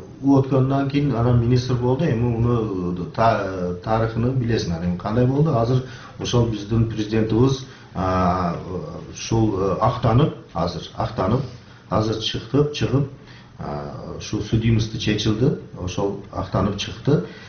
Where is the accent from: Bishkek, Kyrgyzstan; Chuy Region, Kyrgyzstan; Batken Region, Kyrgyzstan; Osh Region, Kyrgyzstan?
Batken Region, Kyrgyzstan; Uch-Korgon; born there; Kyrgyz is a second language; Эми биз ушу Кыргызстанды ушу Үч Короондо шакта төрөлгөнмүн 60-чы жыл.